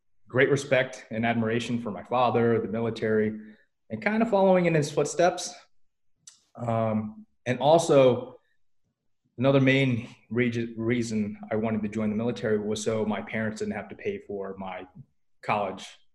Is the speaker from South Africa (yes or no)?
no; East Coast, United States; now in Riverside, United States; No, not originally. I'm actually from the East Coast.